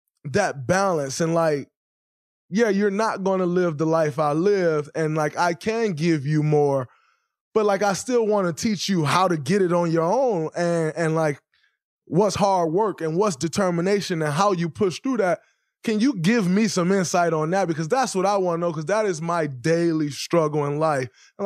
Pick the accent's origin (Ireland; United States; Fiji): United States; Saginaw, Michigan; you growing up in Oakland, me growing up in Saginaw, we grow up.